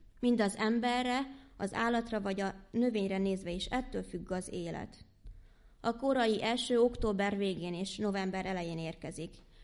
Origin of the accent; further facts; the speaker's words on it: Hungary; Én vidéki vagyok, és vidéken is jártam gimnáziumba.